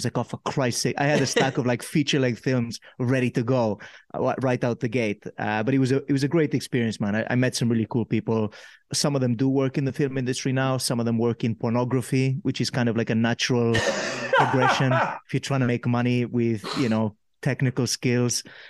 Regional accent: Pollença, Balearic Islands, Spain; I'm from, I'm from Mallorca. I grew up in Poyenza where, you know, overlooking where the king of Spain docks his ship.

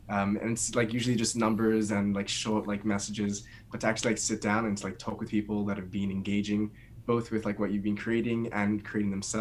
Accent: Sydney, New South Wales, Australia; I was born in Sydney, Australia, just near the beach, Bondi. And I grew up in a Hasidic community

